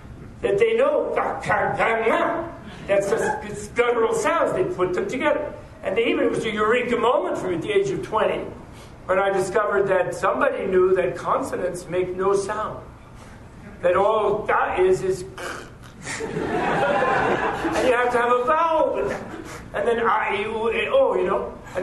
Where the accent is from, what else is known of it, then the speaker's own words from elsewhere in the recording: Manhattan, New York, United States; I was born in Manhattan Island, which is a really weird place to be born. And in my entire life, I have moved from the east side to the west side.